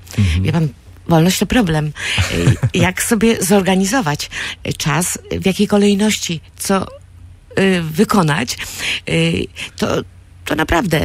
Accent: Gdynia, Pomeranian Voivodeship, Poland; Ale ponieważ urodziłam i wychowałam się w Gdyni, nigdy moi rodzice nie mieli żadnych działki.

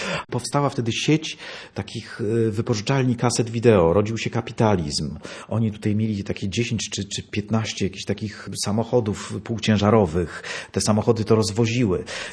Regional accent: Gdańsk, Pomeranian Voivodeship, Poland; Danka była z Katowic, ja z Gdańska, a spotkaliśmy się w Warszawie.

